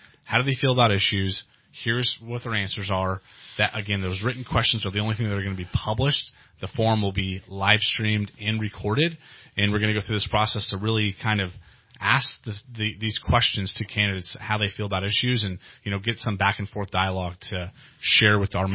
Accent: California, United States; He's been representing Trinity County, my hometown, for the last 14 years since the districting before LaMalfa took over.

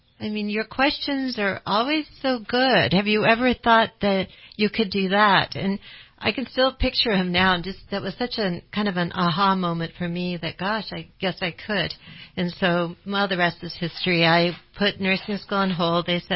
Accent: Portland, Oregon, United States; Well, I grew up in Portland, Oregon, which is a great place to grow up, just like Reading.

